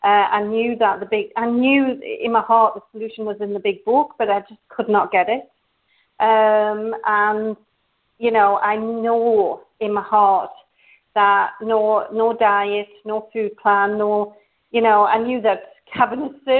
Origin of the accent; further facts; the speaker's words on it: England, United Kingdom; now in Norway; I'm originally English. I'm originally from England, but I live in Norway.